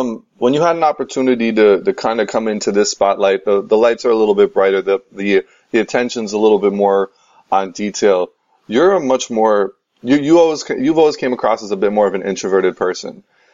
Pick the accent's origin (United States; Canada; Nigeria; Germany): Canada; Well, I'd like, as a Canadian basketball fan, I would like to be the first to formally extend an invitation to Carmelo Anthony